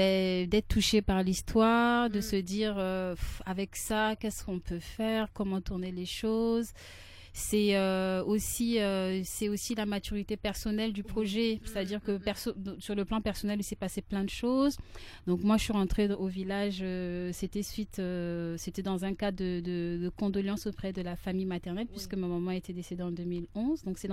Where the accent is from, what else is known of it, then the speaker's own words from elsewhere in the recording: Chad; je suis originaire du Tchad, donc comme Erika l'a précisé. Donc, je rentre régulièrement au Tchad.